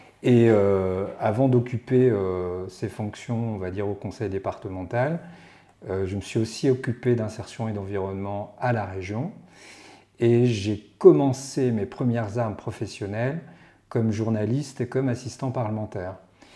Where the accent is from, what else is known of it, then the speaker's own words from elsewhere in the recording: Réunion, France; je descends d'un des premiers habitants de La Réunion, donc je suis réunionnais depuis le XVIIe siècle